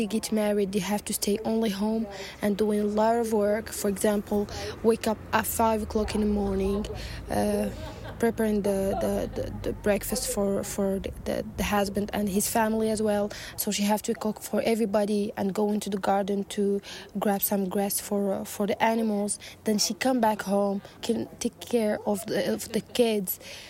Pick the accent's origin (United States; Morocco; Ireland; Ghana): Morocco; I'm from Morocco, exactly south Morocco.